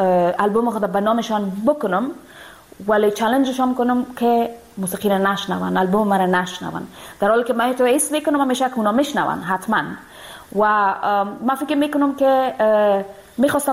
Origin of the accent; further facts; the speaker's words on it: Afghanistan; دیگه نمیتونم به افغانستان برم، دور از افغانستان استم